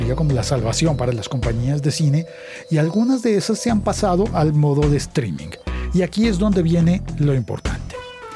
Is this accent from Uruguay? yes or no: no; Colombia; Bueno, en mi país ahí está Cine Colombia